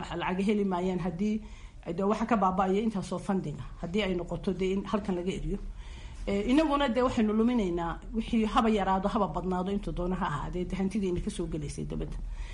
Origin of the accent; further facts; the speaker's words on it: Somaliland, Somalia; anigu waxaan ahay reer Soomaaliland